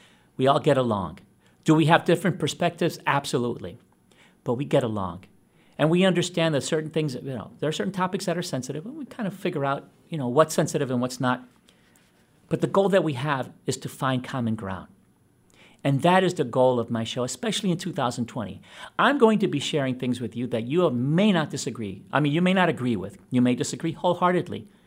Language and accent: English; Brooklyn, New York, United States; I come from the ghettos. I was raised in Ocean Hill, Brownsville, in Brooklyn. Most of my childhood years were spent in Ocean Hill, Brownsville. It is not a very nice part of New York.